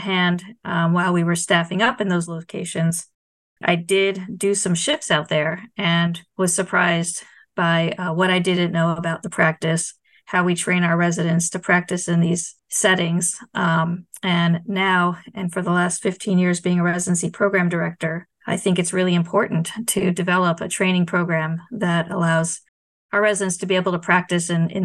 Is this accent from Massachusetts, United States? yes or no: no; New York City, New York, United States; now in Rochester, United States; I'm actually from the Bronx and then Brooklyn. So compared to that, where I am now, which is Rochester, New York, is rural.